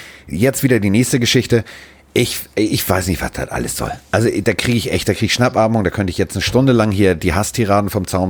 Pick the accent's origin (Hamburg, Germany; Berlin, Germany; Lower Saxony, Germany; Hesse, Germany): Hamburg, Germany; Also ich komme aus Hamburg.